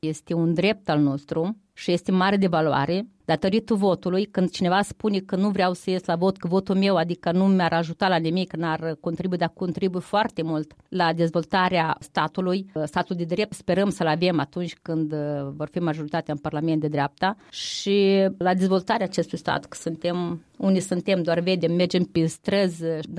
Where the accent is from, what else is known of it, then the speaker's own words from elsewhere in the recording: Moldova; born there; Pentru că asta ne dorim. Aici sunt rădăcine și ne-am născut.